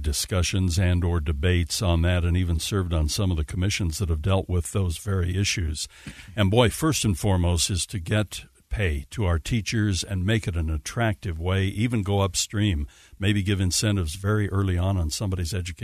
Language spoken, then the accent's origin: English; Utah, United States; born there; right here, born in Holy Cross Hospital back in the day, live in Holiday. A lot of people think I was born in Eureka. I was not.